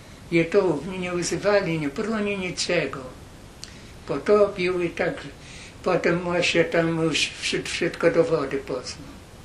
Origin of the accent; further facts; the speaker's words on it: Jeziorko, Podlaskie Voivodeship, Poland; born there; Ja się urodziłem w Jeziorku, potem przechodziłem tutaj do Grajewa. No i w Wojwodzinie się zatrzymałem.